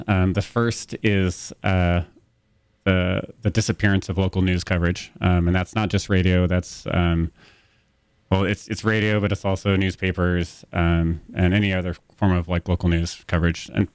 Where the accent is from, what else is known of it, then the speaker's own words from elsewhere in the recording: Oregon, United States; also born or lived in Northern California; I grew up in Southern Oregon, Oregon State, and Northern California.